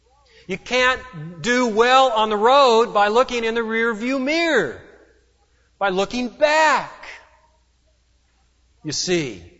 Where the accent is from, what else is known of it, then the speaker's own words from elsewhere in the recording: West Coast, United States; it is a story that I probably heard growing up on the West Coast, I would say 50 times.